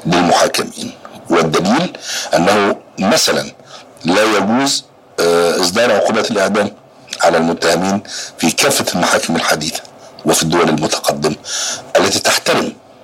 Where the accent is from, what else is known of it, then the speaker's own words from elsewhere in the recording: Baghdad, Baghdad Governorate, Iraq; أنا عراقي وعايش في بغداد